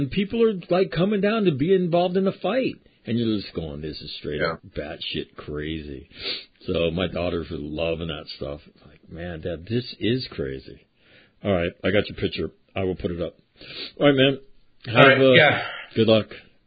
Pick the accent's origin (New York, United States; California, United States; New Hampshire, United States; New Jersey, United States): New York, United States; I grew up in New York. They burn it down there all the time.